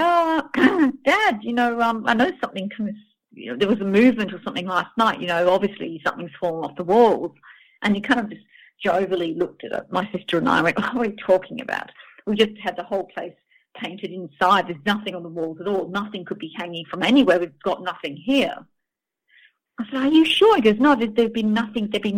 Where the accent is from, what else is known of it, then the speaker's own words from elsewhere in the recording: Australia; now in United Kingdom; I've been based in Australia for a very long time, most of my life, but I've only just recently moved to the UK. So yes, I'm Australian, but I'm also from the UK